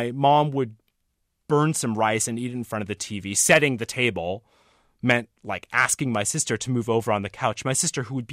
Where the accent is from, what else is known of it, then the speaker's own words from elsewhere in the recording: San Jose, California, United States; I am from San Jose, California, a city of never quite 1 million people.